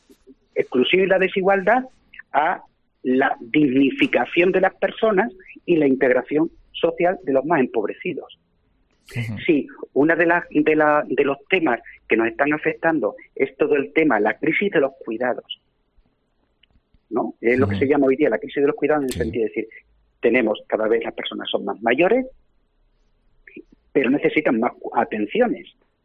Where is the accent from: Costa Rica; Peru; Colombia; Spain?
Spain; Extremadura; donde yo sé que muchos extremeños, yo soy extremeño